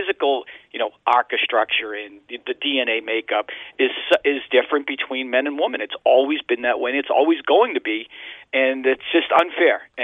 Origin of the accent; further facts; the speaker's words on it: Quincy, Massachusetts, United States; I think when I was back in good old Quincy, Massachusetts, growing up in Little League, there was a few females that played on the boys' Little League.